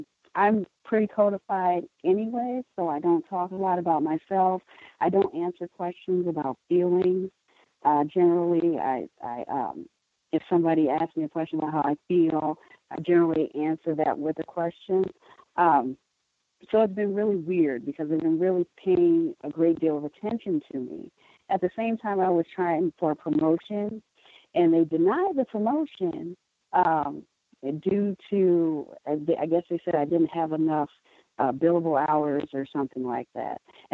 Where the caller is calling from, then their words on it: Milwaukee, Wisconsin, United States; I'm calling from Milwaukee.